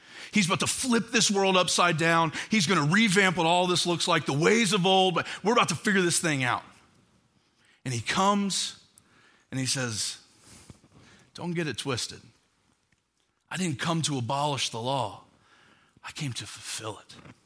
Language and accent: English; the South, United States; I'm from the South, and there's something just about like the Masters that brings out every Southern thing in me.